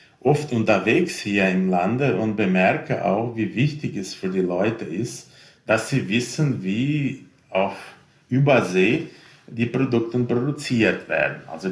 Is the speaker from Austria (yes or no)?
no; Brazil; Und in anderen Teilen der Welt, wie bei uns in Brasilien, werden dann weiter genutzt.